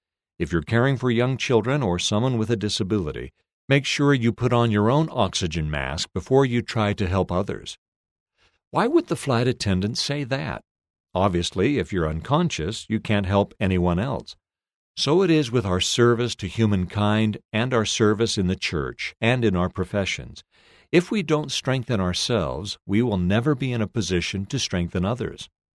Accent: Panguitch, Utah, United States; I grew up in Panguitch, Utah, a small town of 1,500 people. I was a big fish in a little pond.

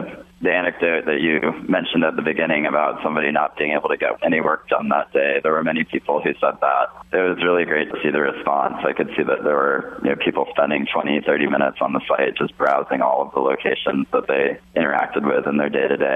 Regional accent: Midwest, United States; No, I'm not. I grew up in the Midwest, and I moved there to work when I graduated from college.

